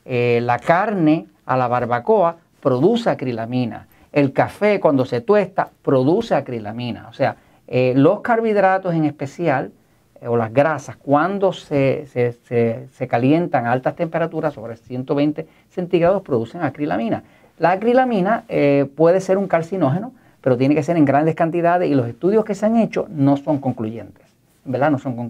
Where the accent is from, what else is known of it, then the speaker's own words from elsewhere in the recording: Puerto Rico; yo soy de Puerto Rico, soy parte de Estados Unidos